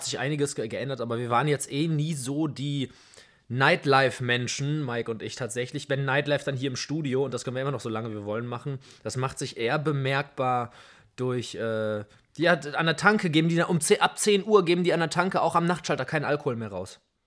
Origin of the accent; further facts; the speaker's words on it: Essen, North Rhine-Westphalia, Germany; Also ich bin jetzt nun mal in Essen aufgewachsen. Ich habe mir die Stadt, in der ich geboren bin, nicht ausgesucht. Ich liebe meine Stadt einfach, weil mein Leben mich mit dieser Stadt verbindet.